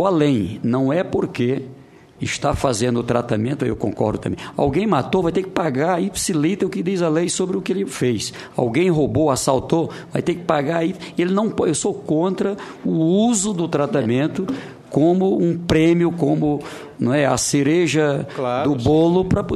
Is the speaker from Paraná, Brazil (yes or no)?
no; Teresina, Piauí, Brazil; Eu cito o exemplo lá do meu estado, em Teresina